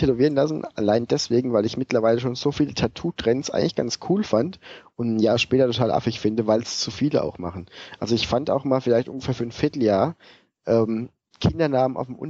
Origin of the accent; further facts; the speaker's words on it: Schneeberg, Saxony, Germany; born there; Ich habe ja vor 2 Wochen gegen meinen Geburtsort und Ex-Club Schneeberg in der ersten Mannschaft getroffen.